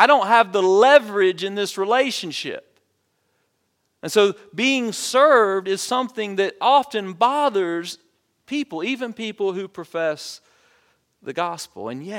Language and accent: English; the South, United States; Maybe you were raised like I was, and I was raised in the South with kind of this macho Southern Protestant work ethic